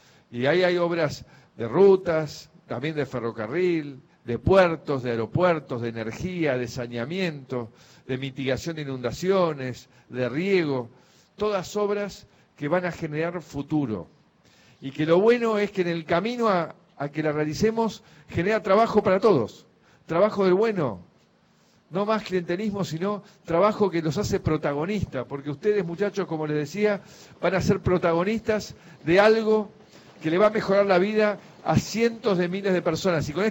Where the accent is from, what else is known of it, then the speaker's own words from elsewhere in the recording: Argentina; así somos los argentinos